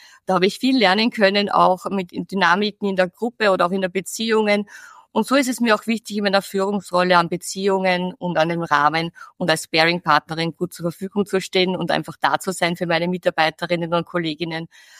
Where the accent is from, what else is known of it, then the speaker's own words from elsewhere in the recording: Lower Austria, Austria; ich bin am Land aufgewachsen, im Mostviertel.